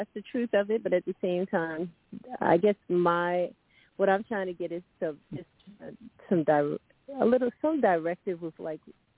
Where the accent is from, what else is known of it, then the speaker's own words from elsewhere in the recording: United States; born there; My dad's from West Africa. I was born here in the States. So, yeah, Washington, D.C. is where I reside.